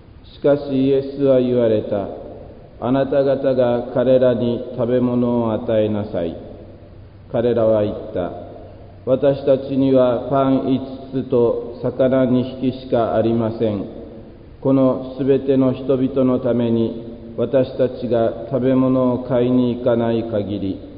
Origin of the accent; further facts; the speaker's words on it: Shin-Kamigoto, Nagasaki, Japan; 私は上五島出身、彼は下五島の出身、慣れた土地の地区長でもよかったと思うのです